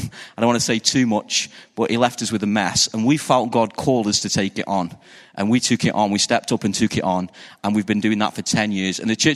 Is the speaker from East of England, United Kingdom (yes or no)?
no; Stoke-on-Trent, West Midlands, United Kingdom; I'm from the UK. I'm from a city called Stoke-on-Trent. It's pretty much in the middle of the UK. If you've heard of Manchester, we're about an hour south of Manchester, and an hour south of us is Birmingham.